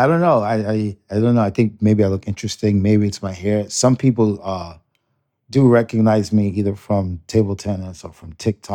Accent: Brooklyn, New York, United States; So far from that, I grew up in the projects, in Marble Projects of the Brooklyn.

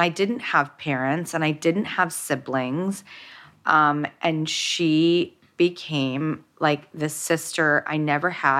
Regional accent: Hollywood, California, United States; when I grew up in Hollywood and in industry, really I only had Steven Spielberg to look to for a moral compass.

